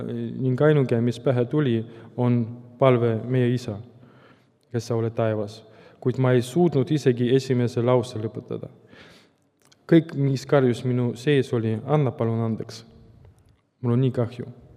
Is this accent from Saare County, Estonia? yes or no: no; Valga, Valga County, Estonia; Olen Valgast pärit